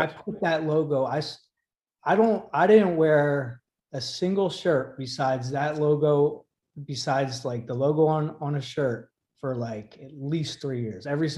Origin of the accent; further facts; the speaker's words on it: Ireland; And then I put the shamrocks for, because I'm Irish, you know?